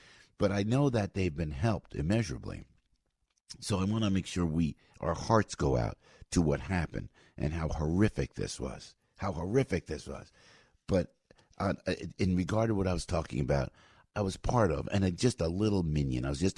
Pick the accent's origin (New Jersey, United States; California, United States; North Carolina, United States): New Jersey, United States; a shout out to Camden, New Jersey, in my home state.